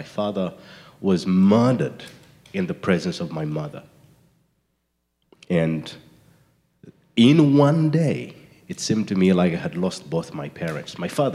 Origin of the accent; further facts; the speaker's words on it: Uganda; I come from Uganda, a small country in the eastern part of Africa.